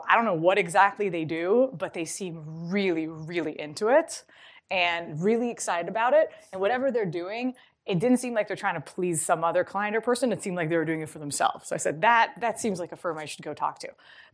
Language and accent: English; Israel; I grew up in Israel and went to Princeton